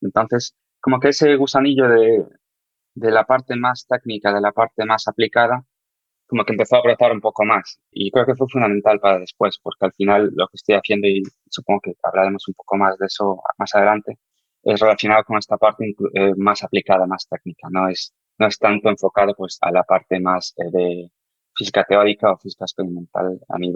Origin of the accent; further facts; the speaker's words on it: Galicia, Spain; que voy a decir yo que soy gallego